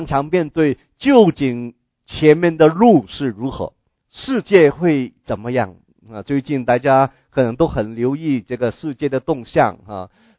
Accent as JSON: {"language": "Chinese", "region": "Guangdong", "country": "China", "said": "我们广东人呢，以前我记得小的时候，常常听见年长的见面的时候，第一句话都是问吃过饭没有啊。"}